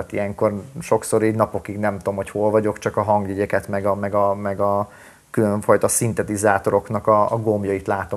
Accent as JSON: {"language": "Hungarian", "country": "Hungary", "tie": "born there", "said": "a kultúrám, a nyelvem, a filozófia, a vallásom minden szerb. Én itt születtem Magyarországon, de én szerb identitású gyerek vagyok. Tehát van a gyerekkoromból a szerb zene, a balkáni vér"}